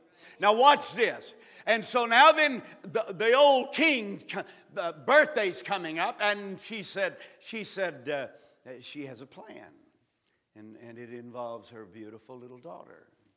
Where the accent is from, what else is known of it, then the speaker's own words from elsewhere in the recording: Texas, United States; I'm kind of from Texas.